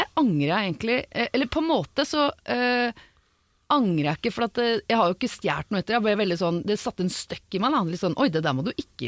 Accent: Oslo, Norway; Jeg er fra Oslo, jeg har vært med i Oslo, henger rundt.

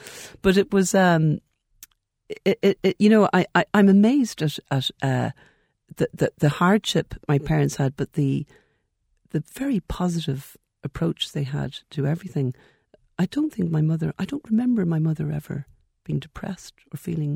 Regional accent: Midlands, United Kingdom; accent: Midlands English; Well, I've lost it now at this stage. But it was Midlands. It was a flat, and it was nothing, and all that kind.

